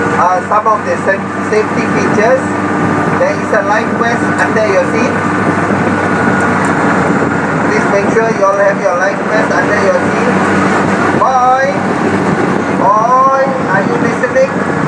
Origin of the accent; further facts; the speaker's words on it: Singapore; I'm actually a Singaporean. Okay. Born and bred in Singapore.